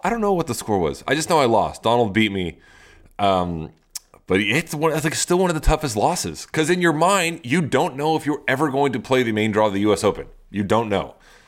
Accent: United States; You would rather win Kalamazoo than the junior U.S. Open, than junior Wimbledon, in my opinion, as an American.

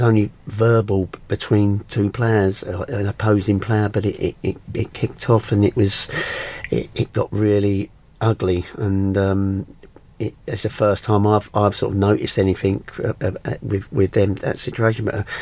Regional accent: Stockwell, London, United Kingdom; I'm a London boy myself. I was born in Stockwell, and you know, I was in London for 21 years

